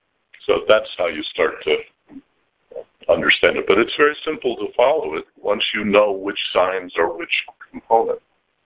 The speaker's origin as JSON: {"language": "English", "town": "Los Angeles", "region": "California", "country": "United States", "tie": "born there", "said": "I was born in Los Angeles."}